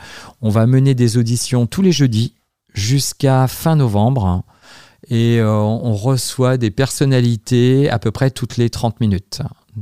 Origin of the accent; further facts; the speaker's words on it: Chenu, Pays de la Loire, France; puisque je suis originaire de Chenu